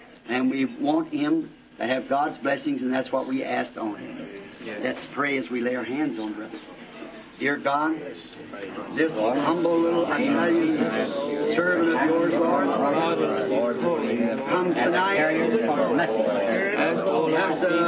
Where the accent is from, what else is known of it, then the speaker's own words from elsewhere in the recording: Black Rock, Arkansas, United States; Black Rock, Arkansas.